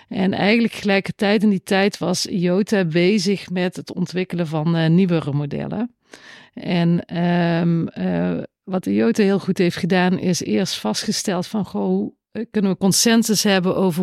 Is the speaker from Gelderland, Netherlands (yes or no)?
no; Blerik, Limburg, Netherlands; born there; Ik ben geboren in Blerik, dat ligt aan de andere kant van de Maas bij Venlo. En na mijn middelbare schooltijd daar ben ik naar Maastricht gegaan om geneeskunde te studeren. En vervolgens ben ik in Veldhoven terechtgekomen.